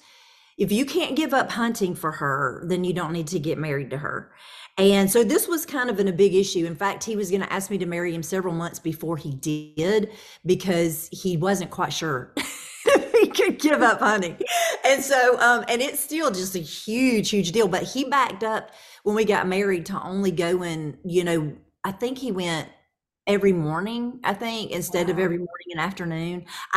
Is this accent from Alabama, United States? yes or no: yes; Montgomery, Alabama, United States; Well, I was raised in Montgomery, Alabama. So like right in the middle, smack dab in the middle of Alabama.